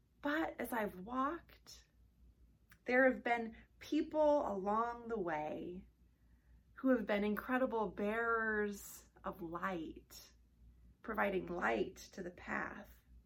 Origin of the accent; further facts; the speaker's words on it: Nebraska, United States; I'm from Nebraska, so I don't have a ton of hiking experience